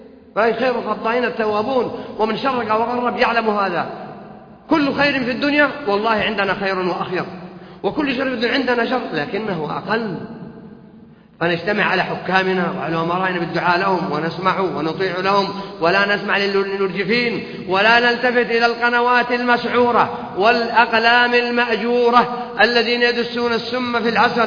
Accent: Saudi Arabia

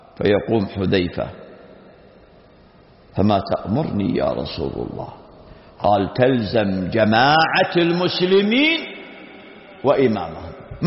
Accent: Saudi Arabia

